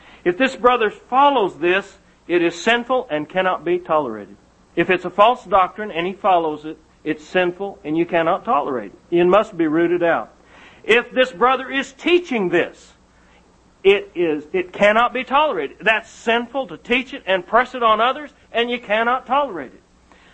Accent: Craig, Colorado, United States; And I was growing up in Craig, Colorado. My dad was a minister there.

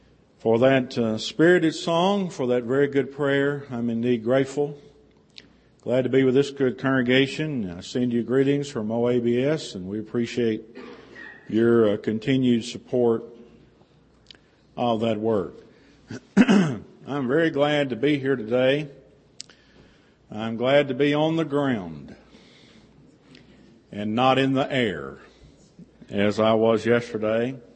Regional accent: Tennessee, United States; And the last home of Davy Crockett is in Rutherford, Tennessee, which is 5 miles from my hometown.

